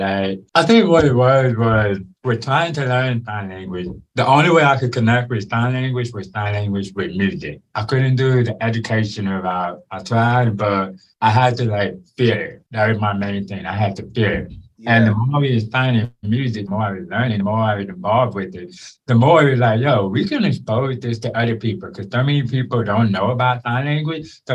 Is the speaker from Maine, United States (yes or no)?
no; Texas, United States; also born or lived in Georgia, United States; So I grew up more in Texas after being born in Georgia.